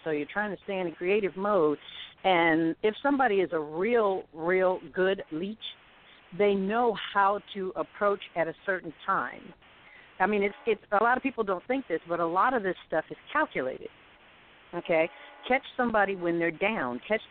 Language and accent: English; California, United States; No, we grew up in California. Well, I was born in California